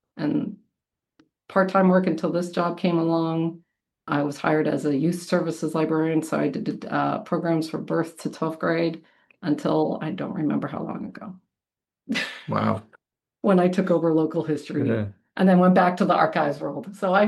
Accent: Massapequa, New York, United States; now in Farmingdale, United States; I grew up in Massapequa for most of my life until I moved here to Farmingdale. I'm a, as they call, newbie Farmingdaler, even though I've been here for 25 years.

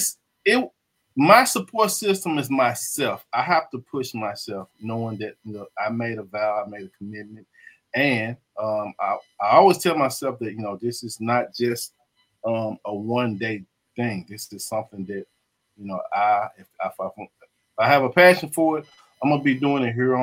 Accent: Memphis, Tennessee, United States; I'm from Memphis, Tennessee.

